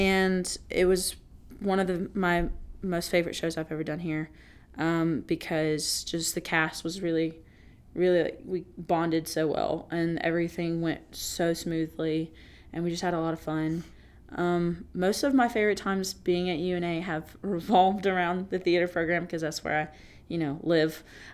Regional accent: Alexander City, Alabama, United States; So I am from Alexander City, Alabama, which most people don't know where that is. So I say like 45 minutes from Auburn.

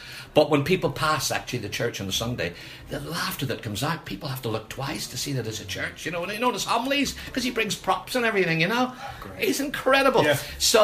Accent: Belfast, Northern Ireland, United Kingdom; also born or lived in Tyrone; See, we're a real Tyrone. I was born in Tyrone. When I told you about the shop, I moved when I was two. The whole family moved to Belfast.

